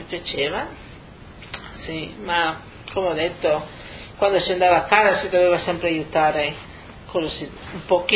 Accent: Prodolone, Friuli-Venezia Giulia, Italy; quando avevo 2 anni, la mia famiglia è andata a abitare a Prodolone, una frazione di San Vito al Tagliamento. Da là sono cresciuta a Prodolone. E così sono andata avanti, sempre vivendo a Prodolone.

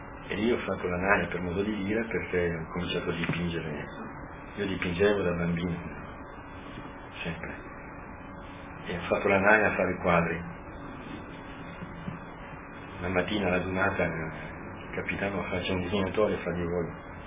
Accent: Tarvisio, Friuli-Venezia Giulia, Italy; Vengo da Tarvisio.

